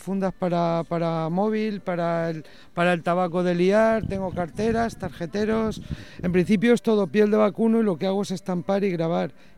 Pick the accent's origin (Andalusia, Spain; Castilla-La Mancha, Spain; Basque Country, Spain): Castilla-La Mancha, Spain; Albacete; normalmente siempre apuesto por Albacete, que es mi tierra, en Navidad